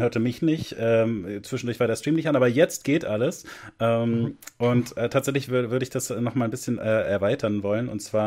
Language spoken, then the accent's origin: German; Hesse, Germany; born there; Ich bin auch gebürtiger Hesse zumindest.